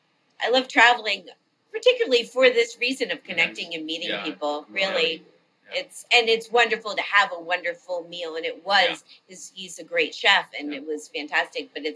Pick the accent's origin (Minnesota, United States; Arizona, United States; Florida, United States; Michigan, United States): Florida, United States; Miami; My hometown is Miami, so I tend to go to it.